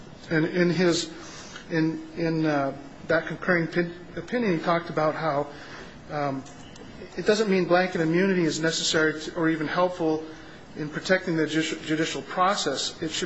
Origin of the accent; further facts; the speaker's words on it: Montana, United States; I don't know, I'm from Montana, but I suspect it's the same everywhere.